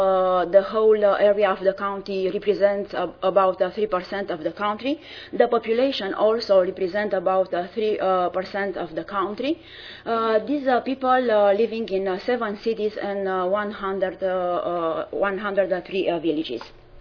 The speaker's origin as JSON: {"language": "English", "country": "Romania", "said": "I come from Romania."}